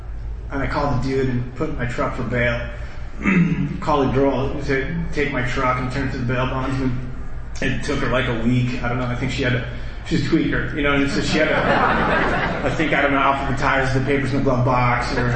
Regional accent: Mesa, Arizona, United States; I'm from Mesa

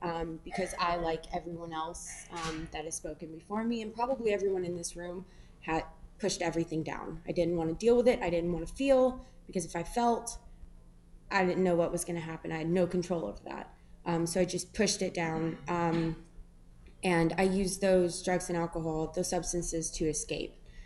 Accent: Gainesville, Florida, United States; I have a sponsor and I'm from Gainesville, Florida.

